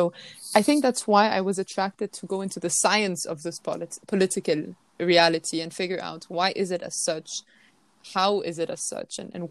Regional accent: Denmark; also born or lived in Lebanon; from a very young age, I grew up multicultural. So I grew up with having family and growing up in Europe, particularly in Denmark, in the Western world, if you will.

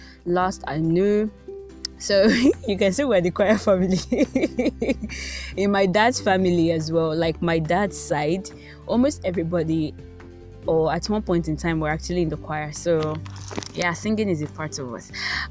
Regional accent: Warri, Delta, Nigeria; born there; So I'm actually Yoruba, but I was born in Delta State, Warri, right?

